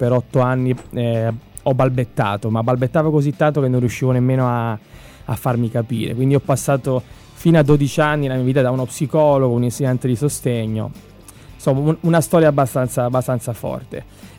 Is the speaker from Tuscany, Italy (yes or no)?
no; Palermo, Sicily, Italy; born there; Siculo sugno. Sono nato a Palermo 30 anni fa, sì.